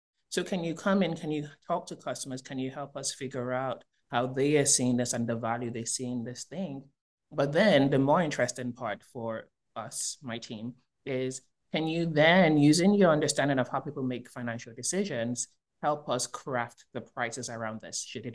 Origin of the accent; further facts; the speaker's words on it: New York, United States; I have lived all over the world, and I'm actually from New York is what I say, but been in Florida for a while now.